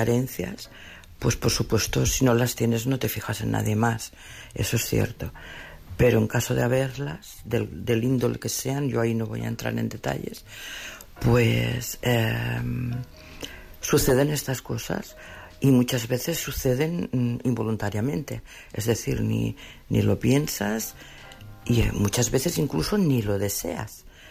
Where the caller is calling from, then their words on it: Asturias, Spain; desde Asturias.